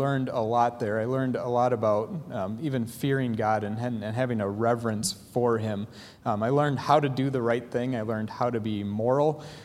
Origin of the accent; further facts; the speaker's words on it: Taos, Michigan, United States; I was born and raised in Taos, Michigan, which is right up over here in the Michigan map.